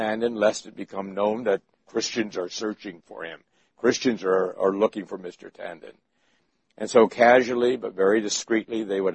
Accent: Kanpur, Uttar Pradesh, India; I was pastoring, filling in for my dad in the church that I grew up in Kanpur. Kanpur is a large city, lots of universities there.

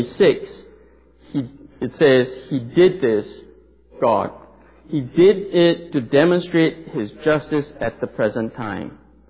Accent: Malaysia; Now, I was born and raised in Malaysia. That's literally in Southeast Asia. That's literally on the other side of the world.

